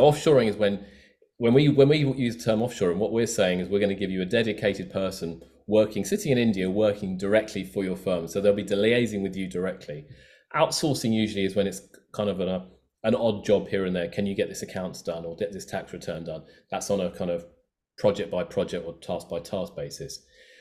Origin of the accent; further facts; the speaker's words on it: United Kingdom; born there; I'm of Indian origin, okay? I was born in the UK, but I have Indian contacts, Indian family.